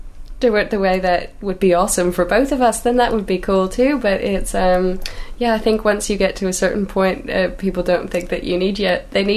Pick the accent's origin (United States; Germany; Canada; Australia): Canada; moved away; you know, I'm a big fan of … you know, especially as a Canadian expat, so she's great.